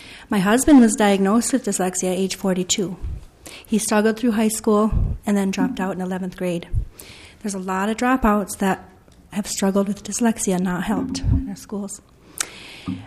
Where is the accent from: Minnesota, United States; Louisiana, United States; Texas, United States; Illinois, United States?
Minnesota, United States; But as a Minnesotan family that pays our taxes, we've already covered their public education costs.